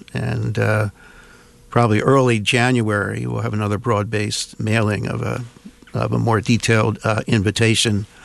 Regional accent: Northeast, United States; I was raised in up in the Northeast, retired about 10 years ago, and when we were looking for a place to live, came down here

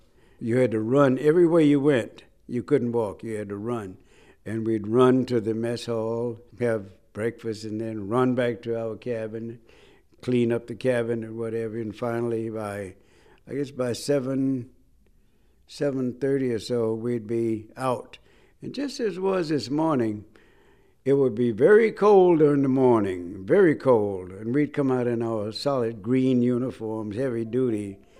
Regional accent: South Carolina, United States; He was from my home state of South Carolina.

